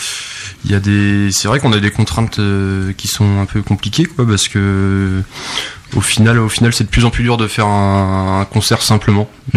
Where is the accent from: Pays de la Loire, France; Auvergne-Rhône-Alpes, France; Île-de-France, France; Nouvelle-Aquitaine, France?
Pays de la Loire, France; Laval; À la base, en fait, on est tous de Laval, de Villiers-Charlemagne, du coin, en fait.